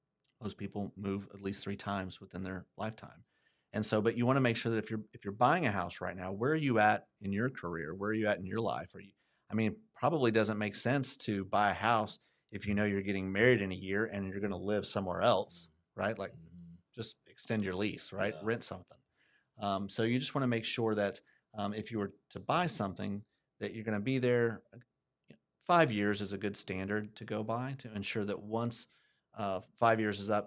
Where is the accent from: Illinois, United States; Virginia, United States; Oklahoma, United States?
Oklahoma, United States; Guthrie; Guthrie's my hometown, so I wanted to give it an opportunity to shine and be seen. And I'm just partial to Guthrie.